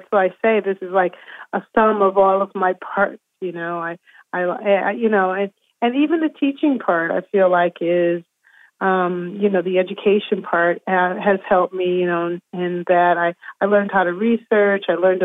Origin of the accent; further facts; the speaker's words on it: Springfield, Massachusetts, United States; And there was one that happened to be in my hometown, Springfield, Mass. And I applied for it, and I got it. And it was a brand new theater in my hometown